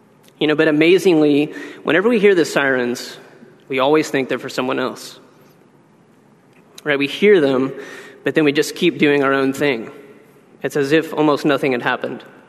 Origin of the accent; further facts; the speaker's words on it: Oklahoma, United States; now in Texas, United States; If you didn't already know, I am from Oklahoma, and I've been in Texas long enough to know that you don't go around saying